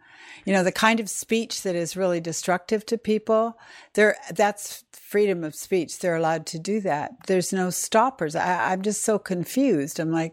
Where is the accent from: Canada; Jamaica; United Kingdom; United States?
Canada; British Columbia; you know, I'm from British Columbia, and it has amazing water.